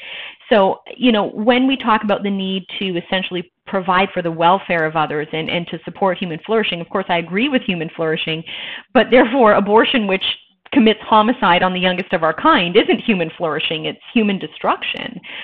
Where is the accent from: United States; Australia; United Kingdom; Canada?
Canada; I'm originally Canadian